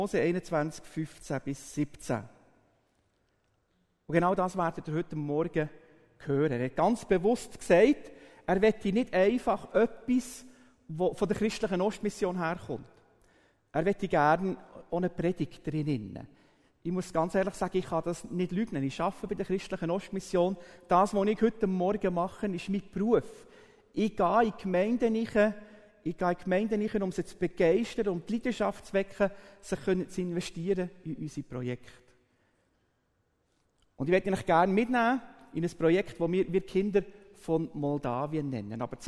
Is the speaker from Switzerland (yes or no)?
yes; Bern, Switzerland; Ich bin Berner. Das gehört man, glaube ich, oder?